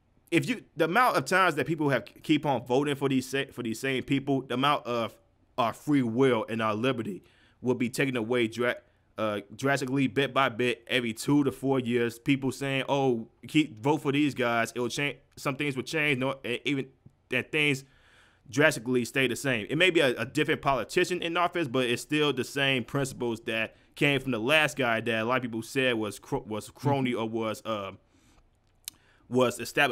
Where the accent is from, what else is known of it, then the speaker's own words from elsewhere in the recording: St. Louis, Missouri, United States; Like my hometown of St. Louis, Missouri. That place is a complete hellhole because of the state.